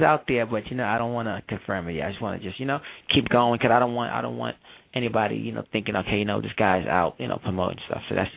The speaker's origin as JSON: {"language": "English", "town": "Brooklyn", "region": "New York", "country": "United States", "said": "I'm from the streets. I'm from Brooklyn, New York."}